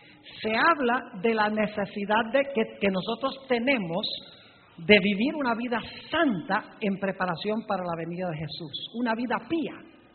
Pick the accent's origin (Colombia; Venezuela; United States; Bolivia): Venezuela; Caracas, Capital District; yo crecí en Venezuela, en la ciudad de Caracas, estudié toda mi educación primaria.